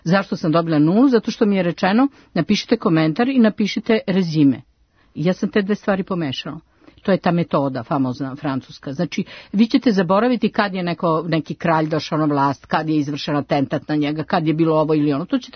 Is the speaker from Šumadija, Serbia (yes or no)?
no; Belgrade, Serbia; rasla sam ovde u Beogradu sa svim normalnim uslovima i konforu nikad preteranim